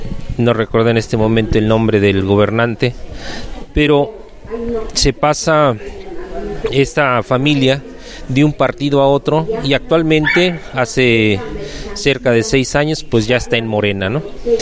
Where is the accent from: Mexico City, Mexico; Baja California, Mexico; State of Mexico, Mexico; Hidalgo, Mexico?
State of Mexico, Mexico; soy profesor del Estado de México.